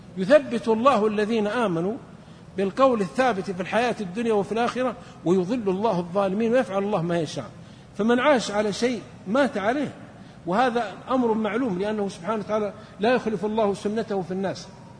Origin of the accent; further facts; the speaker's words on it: Saudi Arabia; في رجل عندنا في السعودية كان هو عامي